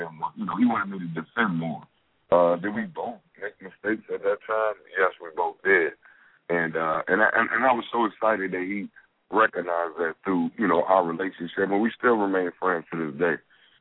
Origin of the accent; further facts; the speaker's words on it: Washington, District of Columbia, United States; Yeah, I mean, I grew up in Washington, D.C. You know, my mom had food stamps.